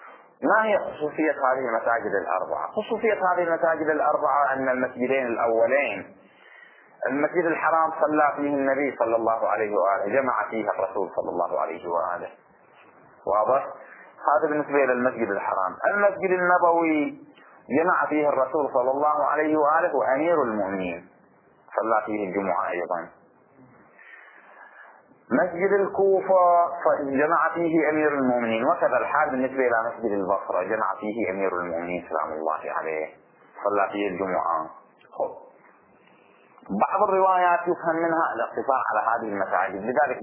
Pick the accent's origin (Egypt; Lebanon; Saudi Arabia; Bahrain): Bahrain; خب مثل الآن عندنا في البحرين